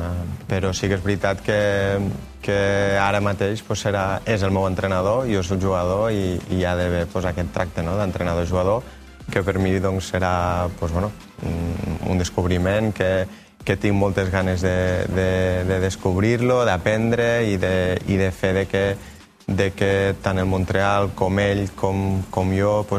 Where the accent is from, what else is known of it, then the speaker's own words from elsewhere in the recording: Lleida, Catalonia, Spain; jo també vinc de Lleida, que Lleida també és un lloc molt fred